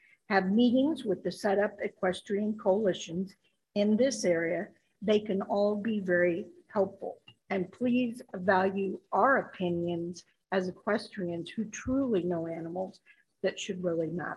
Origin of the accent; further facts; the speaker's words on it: Culver City, California, United States; born there; My family used to have a Red Riding stable before I was born in Culver City.